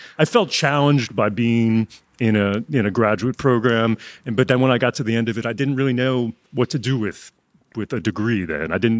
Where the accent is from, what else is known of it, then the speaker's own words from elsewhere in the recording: Chicago, Illinois, United States; I was born in Chicago, but grew up in the suburbs of Chicago.